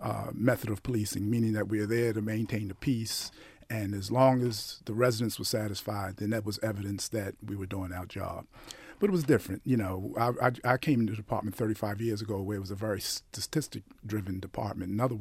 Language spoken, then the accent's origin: English; Baltimore, Maryland, United States; I knew as a young African-American man growing up in Baltimore, I never wanted to be viewed as a sellout because I put the badge and the uniform on.